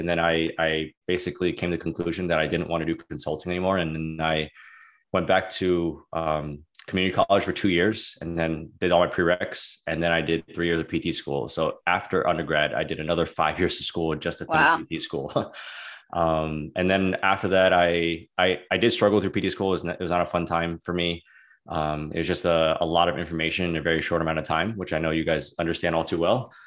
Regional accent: Maryland, United States; I was born and raised in Maryland, never really left until I went to PD school. I went to Maryland for undergrad as well. So kind of grew up in the suburbs of Maryland.

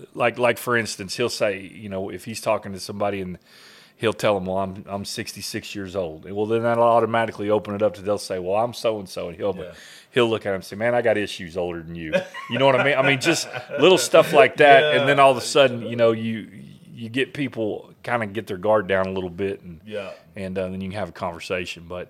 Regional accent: Enid, Oklahoma, United States; So I grew up in Enid, and that's where I was born and raised.

